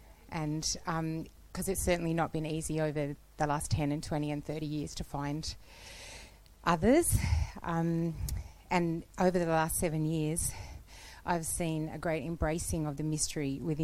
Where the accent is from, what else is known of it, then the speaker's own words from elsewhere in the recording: Australia; accent: Australian; I'm from Australia, if you didn't already notice by the accent.